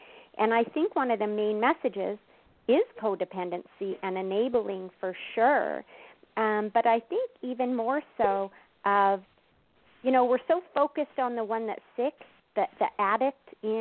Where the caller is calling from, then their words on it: Oroville, Washington, United States; I actually just left my home in Orville, Washington a couple days ago, so I right now am in Sylvan Lake, Alberta, Canada.